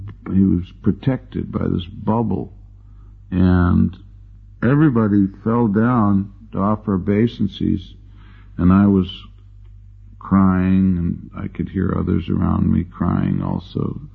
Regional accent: Canada; now in United States

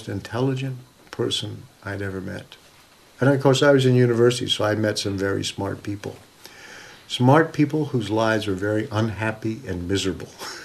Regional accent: the West, United States; Because I grew up in the West in America, we just assume that, Darwin is telling us evolution is what was taking place.

